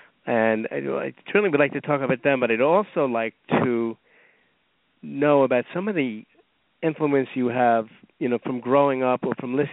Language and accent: English; New York, United States; this is just my observation as a New Yorker